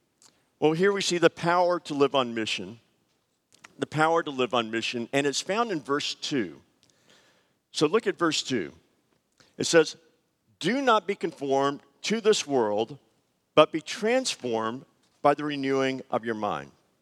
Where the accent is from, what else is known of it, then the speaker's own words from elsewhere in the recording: Southern United States, United States; I'm a Southerner. I like grits.